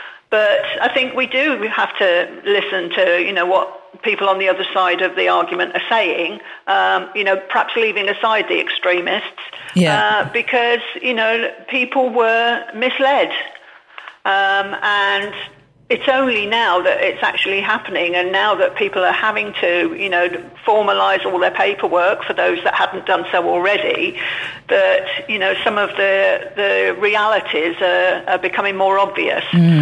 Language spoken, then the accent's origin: English; United Kingdom; I'm a British pensioner, so my only income is a British state pension, I would not qualify as a third country national.